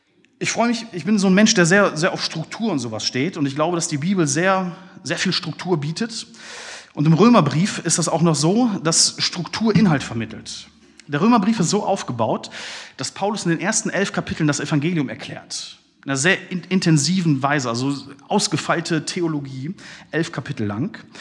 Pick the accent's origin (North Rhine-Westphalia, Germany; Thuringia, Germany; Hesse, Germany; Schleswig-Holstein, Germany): North Rhine-Westphalia, Germany; Bielefeld; Ich komme aus Bielefeld, ne?